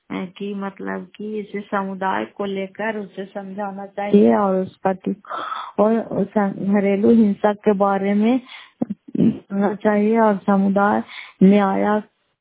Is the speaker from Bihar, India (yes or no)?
yes; Bihar, India; घर फतेहपुर, पंचायत मकरौता, जिला नालंदा, क्राफ्टसरा ब्लॉक की निवासी हूँ।